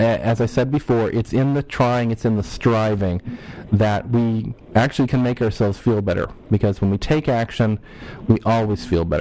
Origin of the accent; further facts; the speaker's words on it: Ohio, United States; now in Los Angeles, United States; the second job I had here in Los Angeles 20 years ago when I moved from my home state of Ohio